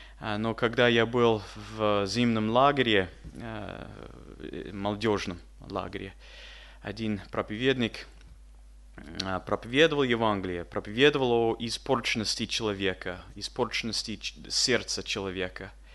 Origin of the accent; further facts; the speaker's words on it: Canada; Russian is a second language; Немецкая фамилия. Я сам вырос в Канаде. Я вырос в очень хорошей, крепкой христианской семьи.